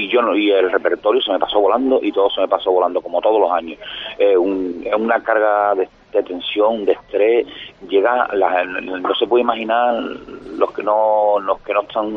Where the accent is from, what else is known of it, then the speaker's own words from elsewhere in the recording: Barbate, Andalusia, Spain; Estoy aquí en mi pueblo, en Barbate, aquí tomando un cafelito